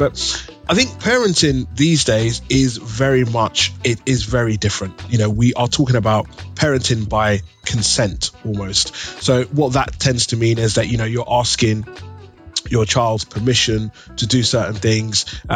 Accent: London, United Kingdom; growing up in East London, very much about kind of, yeah, you kind of grew up within that community.

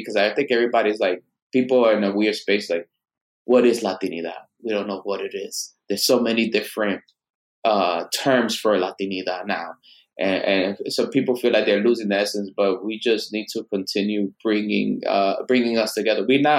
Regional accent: Dominican Republic; I grew up with the Mexican culture, even though I'm Dominican.

